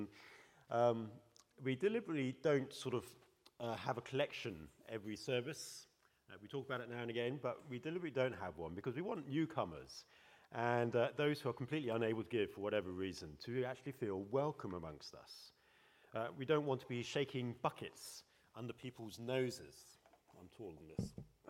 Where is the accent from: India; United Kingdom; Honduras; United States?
United Kingdom; England; But I'm English, and most of you are English